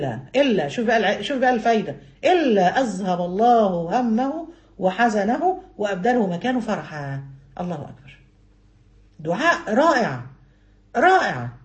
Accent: Egypt; بس هي عندنا في مصر احنا احزان عندنا راسخه والافراح زائله

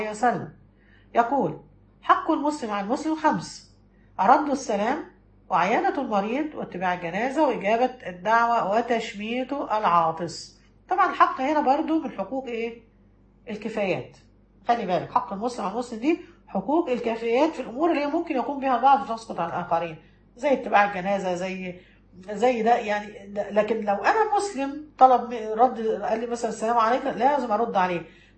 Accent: Egypt; أحد جبل في المدينة حجمه قد جبل مقطم كده عندنا في مصر

